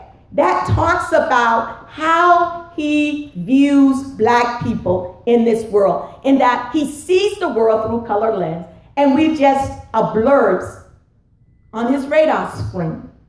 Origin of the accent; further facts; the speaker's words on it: Virginia, United States; As a student, growing up in Virginia, I had all Black teachers.